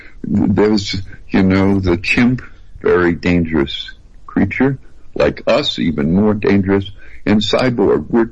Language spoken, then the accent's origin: English; New Orleans, Louisiana, United States; Look, I'm from New Orleans.